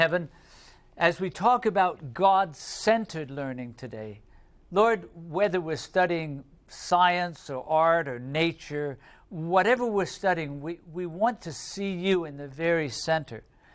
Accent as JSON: {"language": "English", "region": "England", "country": "United Kingdom", "said": "here is our last note from Marie in my home country, in England"}